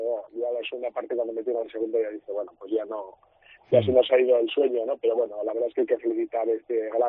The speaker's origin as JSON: {"language": "Spanish", "region": "Navarre", "country": "Spain", "said": "esa pitalona que somos nosotros los navarros"}